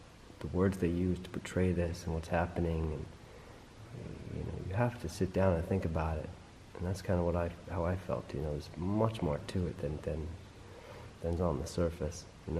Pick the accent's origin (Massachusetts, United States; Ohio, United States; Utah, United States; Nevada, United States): Massachusetts, United States; I'm from Massachusetts, so it's a lot of Catholics there. It's a lot of Irish Catholics, but my family wasn't Catholic.